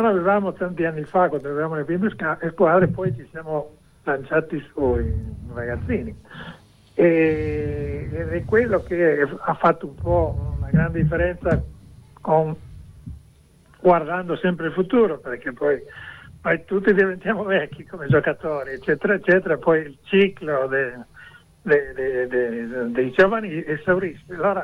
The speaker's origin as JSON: {"language": "Italian", "country": "Argentina", "second_language": "Italian", "moved": "as an adult", "lives_now": "Italy", "said": "io ero arrivato in Italia negli anni 90, e dopo un po' di tempo, siccome ho giocato a rugby tutta la mia vita, anche da Argentina"}